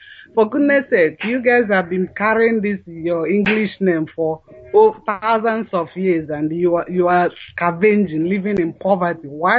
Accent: Uguta, Imo, Nigeria; now in Atlanta, United States; Calling from Atlanta, Georgia. I come from Uguta in Imo State, Biafra land.

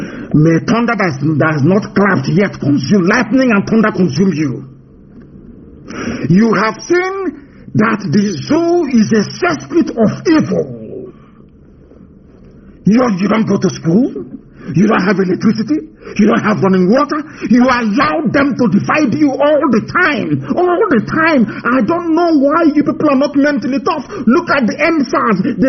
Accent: Niger Delta, Nigeria; I'm not Igbo. I'm from Niger Delta.

